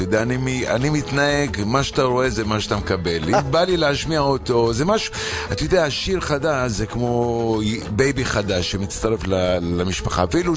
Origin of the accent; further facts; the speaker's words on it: Haifa District, Israel; אני גדלתי בארץ מגיל אפס.